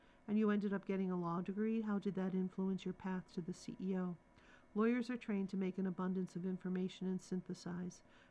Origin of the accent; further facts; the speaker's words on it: St. Louis, Missouri, United States; Growing up in St. Louis was wonderful. Mom and Dad divorced early, and my dad moved to Springfield, Illinois, where I would spend summers.